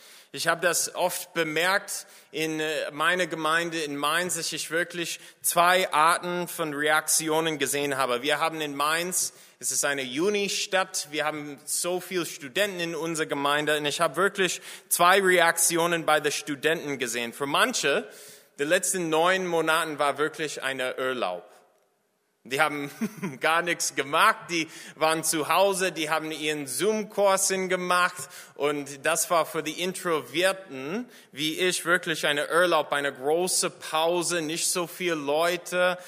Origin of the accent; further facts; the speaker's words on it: United States; als Amerikaner hatte ich auch das Gefühl, dass da war viel Chaos in meinen eigenen Kulturen, in meinem eigenen Land.